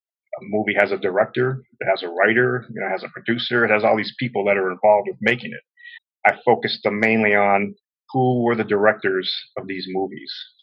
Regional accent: Hawaii, United States; And I think it mainly comes from growing up in Hawaii, where there's a lot of ghost stories and superstition and urban legends

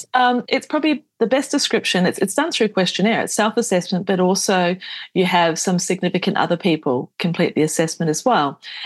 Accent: New Zealand; now in Australia; I grew up in New Zealand. I've lived in Australia for many years.

